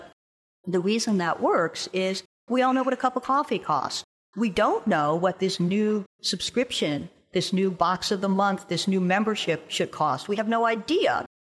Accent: Massachusetts, United States; We have something similar. I'm from Massachusetts.

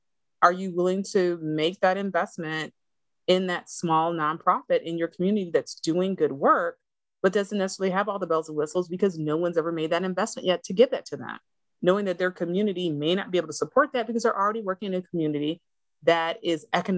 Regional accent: Flint, Michigan, United States; I'm from Flint, right?

